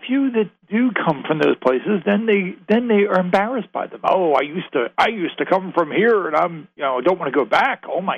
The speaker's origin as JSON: {"language": "English", "town": "Baltimore", "region": "Maryland", "country": "United States", "said": "I'm from Baltimore, so my family is very close. I live close to Baltimore."}